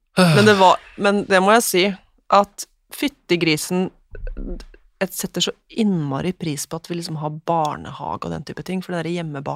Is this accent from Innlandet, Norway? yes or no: yes; Hamar, Innlandet, Norway; altså jeg vokste opp på Hamar.